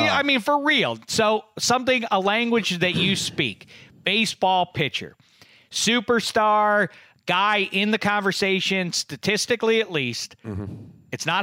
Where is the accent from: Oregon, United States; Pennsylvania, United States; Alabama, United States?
Pennsylvania, United States; I'm faithful to my hometown.